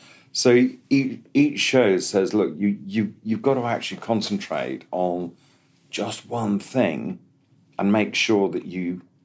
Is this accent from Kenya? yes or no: yes; Kenya; And I grew up in Kenya as a kid.